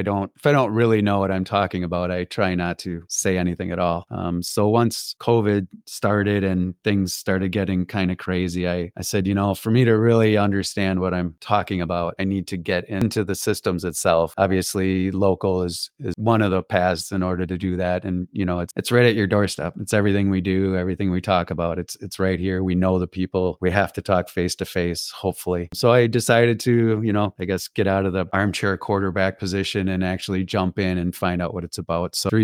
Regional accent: New Berlin, Wisconsin, United States; I grew up in New Berlin, Wisconsin. I went to Catholic Memorial High School in Waukesha.

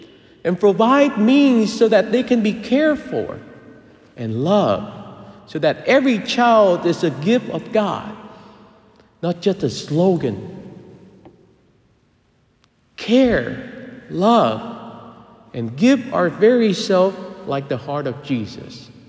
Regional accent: Vietnam; Growing up in Vietnam, when you go into a Catholic home, you will see a statue of the Sacred Heart and a statue of the Immaculate Heart of Mary or Our Lady of Fatima, right? So I grew up with those

